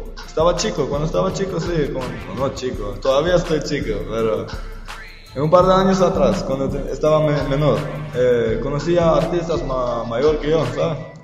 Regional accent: Norway; born there; Spanish is a second language; Yo empecé cuando tenía 12 años, cuando estaba en Caribe, en Belice, en el país de mi origen, de mi padre, pero nací en Noruega y fui allá para mirar mi familia, para mirar qué cultura, que estuvo allá y encontró mis raíces, mi sangre, mi música.

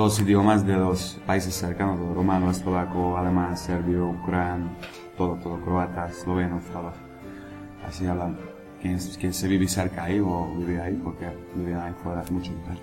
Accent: Hungary; De Hungría.

